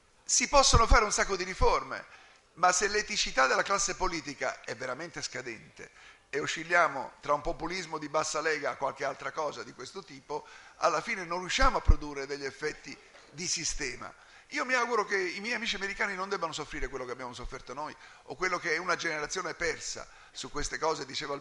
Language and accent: Italian; Sicily, Italy; perché sono siciliano